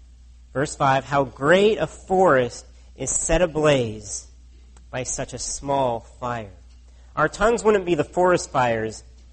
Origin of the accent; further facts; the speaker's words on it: California, United States; now in Canada; But where I grew up in California, there was literally a fire season.